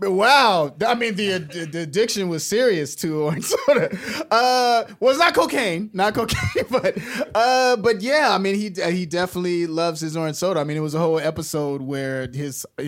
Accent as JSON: {"language": "English", "town": "Chicago", "region": "Illinois", "country": "United States", "said": "I make burgers, too. I'm from Chicago. Shout out to Chicago."}